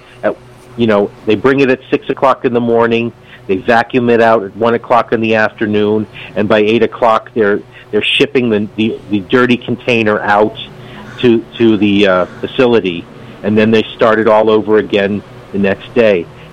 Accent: New York, United States; I'm from New York.

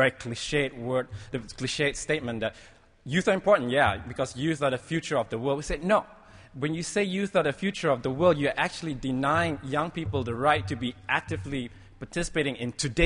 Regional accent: Malaysia; I come from Malaysia. The economic crisis when it hit Malaysia in 97, 98 displaced a lot of my family, a lot of my friends.

